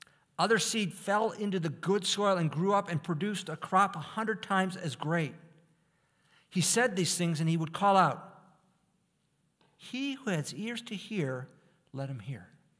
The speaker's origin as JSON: {"language": "English", "town": "Detroit", "region": "Michigan", "country": "United States", "tie": "born or raised there", "said": "I grew up in the Detroit area and was a Michigan fan as a little boy."}